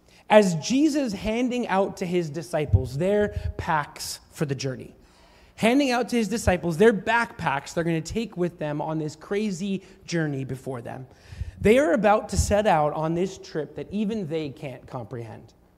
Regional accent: Canada; So with my Canadian flag loudly and proudly embroidered on my backpack

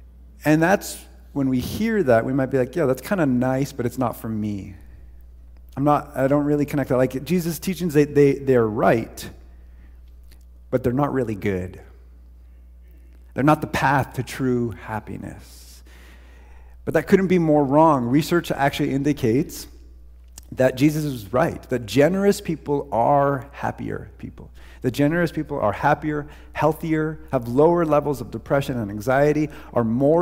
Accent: Canada; And while we are not American, those ideals have certainly influenced us as well

